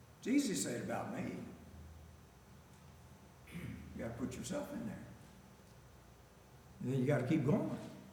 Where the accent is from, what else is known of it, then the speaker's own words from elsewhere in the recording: Baltimore, Maryland, United States; We had, in those projects over in Brooklyn Park, in South Baltimore, where I was raised, we had a family Bible